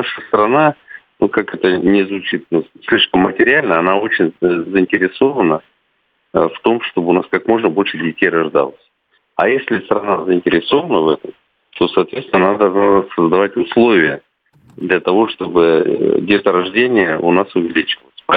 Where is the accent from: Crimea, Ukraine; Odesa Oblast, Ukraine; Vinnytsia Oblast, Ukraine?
Crimea, Ukraine; also born or lived in Kyiv; Я сам крымчанин, угу, естественно, часто бывал в этих областях. И жил в Киеве, кстати, один период жизни у меня связан с Киевом. То есть Украина для меня родное место, родная республика, родные люди.